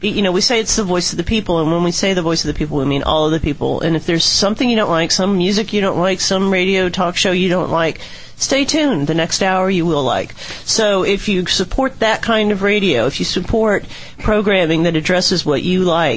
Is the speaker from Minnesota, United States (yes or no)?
no; New Orleans, Louisiana, United States; I'm from New Orleans, and every year this time of year, I start to get a little homesick.